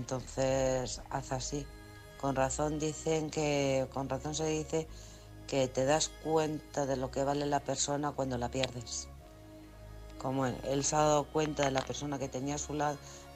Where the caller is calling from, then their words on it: Alcorcón, Community of Madrid, Spain; de Alcorcón.